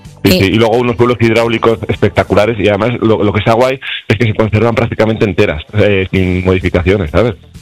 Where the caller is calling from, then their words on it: Viñegra de Abajo, La Rioja, Spain; Pues yo os llamo de Viñegra de Abajo, un pequeño pueblo de La Rioja, de la comarca de las Siete Villas.